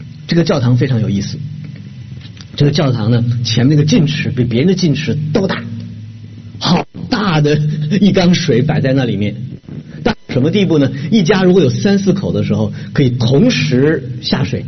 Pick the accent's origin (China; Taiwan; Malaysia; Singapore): China; northern China; 我们北方啊，我来自北方，冬天相当冷的